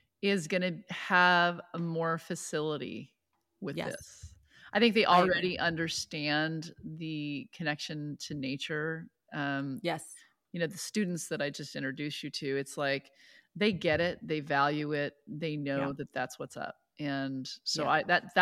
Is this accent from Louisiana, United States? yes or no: no; California, United States; you know, I'm from Orange County, and we don't know about that.